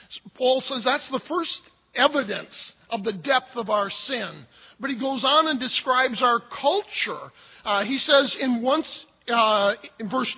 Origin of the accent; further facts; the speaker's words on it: Wisconsin, United States; I grew up in the Wisconsin countryside, and it's not unusual out in the country to see signs posted along fences, no trespassing.